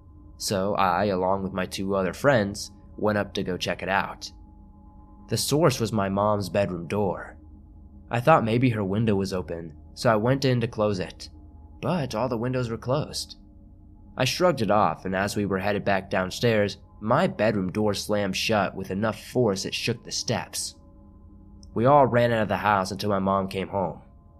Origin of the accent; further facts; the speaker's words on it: Strathroy, Ontario, Canada; The house itself is located near my hometown of Strathroy, Ontario.